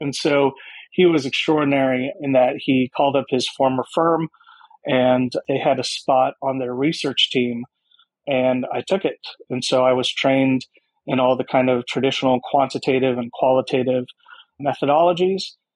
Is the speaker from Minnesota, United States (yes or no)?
no; Kansas, United States; I grew up in Kansas, which immediately kind of made me an unusual person for this work because I was an unusual person there.